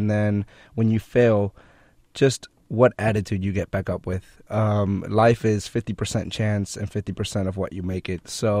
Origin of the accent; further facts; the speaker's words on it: Cuba; English is a second language; Honestly, I come from a country where there's no support, and I come from Cuba.